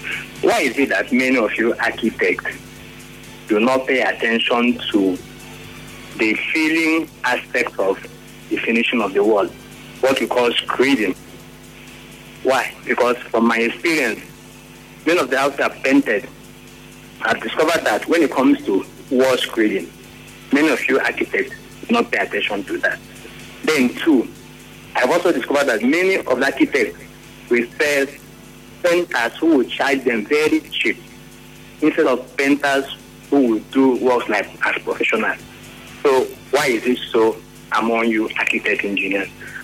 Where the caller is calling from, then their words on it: Aba, Abia, Nigeria; I'm calling from Aba.